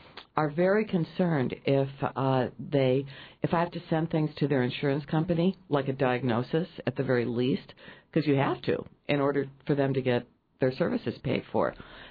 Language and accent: English; Chicago, Illinois, United States; accent: South Side of Chicago; I'm from the South Side of Chicago, so I say NAMI. That's my accent.